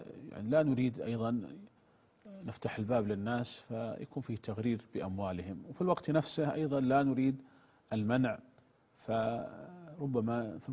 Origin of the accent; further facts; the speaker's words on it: Saudi Arabia; عندنا في المملكة العربية السعودية